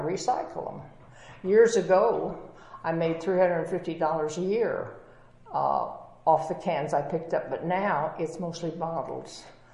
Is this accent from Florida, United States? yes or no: no; Kansas, United States; also born or lived in California; I tell people that I was born in California, where grandfather was a Presbyterian minister, very conservative, and of course I was baptized Presbyterian, which of course I don't remember. And then we go out to Kansas